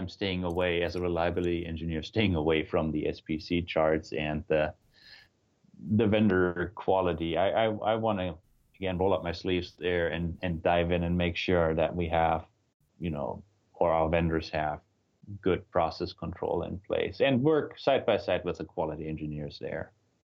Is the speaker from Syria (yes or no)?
no; Germany; Being German, growing up in Germany, I would think that German cars have a very high quality